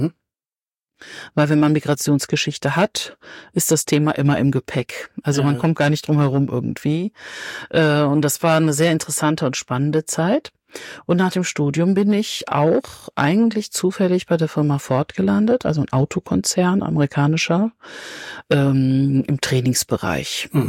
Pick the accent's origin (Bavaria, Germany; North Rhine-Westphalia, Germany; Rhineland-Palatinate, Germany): North Rhine-Westphalia, Germany; Cologne; born there; Ich bin noch 56, bin also 1967 geboren in Köln